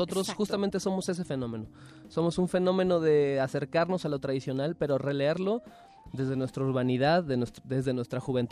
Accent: Mexico; como persona, como joven, como mexicano

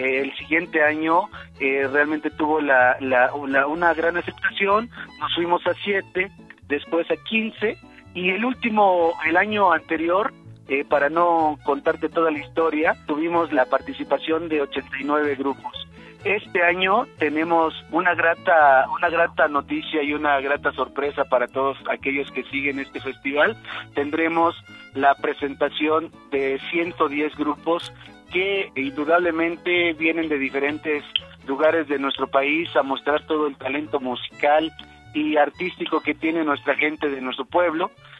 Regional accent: Mexico; todo eso que nos hace sentirnos orgullosamente como mexicanos

